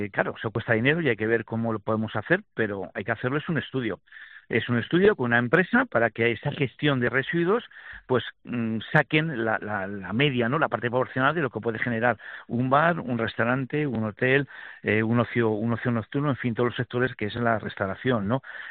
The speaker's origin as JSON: {"language": "Spanish", "town": "Valladolid", "region": "Castile and León", "country": "Spain", "said": "soy de Valladolid también."}